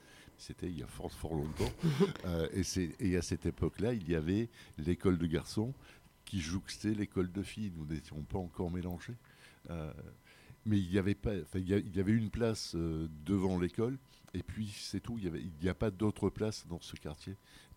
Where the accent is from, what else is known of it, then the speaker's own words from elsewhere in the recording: Marseille, Provence-Alpes-Côte d'Azur, France; Je suis né à la Cabucelle, dans ce carré entre le boulevard de la Madragueville et puis le boulevard Odo et la rue de Lyon. Donc c'est le quartier de mon enfance.